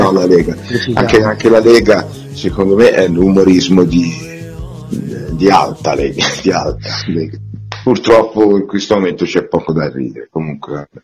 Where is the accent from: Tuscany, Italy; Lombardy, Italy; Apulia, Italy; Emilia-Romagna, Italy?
Emilia-Romagna, Italy; accent: Emilian; Però non c'ho l'Emiliano troppo bolognese, vero? Un po' più forte.